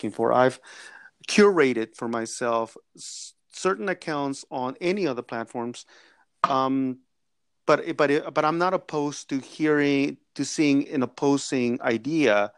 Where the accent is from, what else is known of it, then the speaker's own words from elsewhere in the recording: East Los Angeles, California, United States; First and foremost, we're an immigrant family. Second of all, we were not well off. Third, I grew up in East LA in the 80s